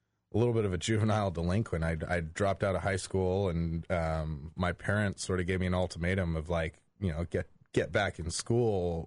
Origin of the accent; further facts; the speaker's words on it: California, United States; Well, originally, I grew up in the Bay Area, and I got into tree work down there